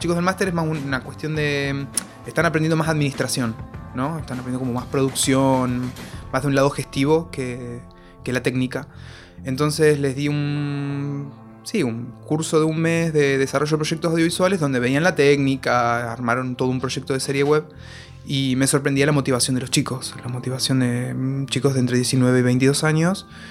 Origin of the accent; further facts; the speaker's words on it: Argentina; estábamos yo y Natalia, que somos de Argentina